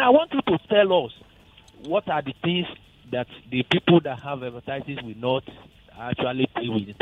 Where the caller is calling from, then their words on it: Ogba, Lagos, Nigeria; I'm calling from Ogba.